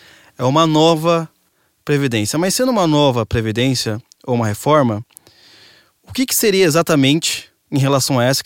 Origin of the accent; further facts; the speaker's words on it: Brazil; Eu sou brasileiro, não posso fazer isso.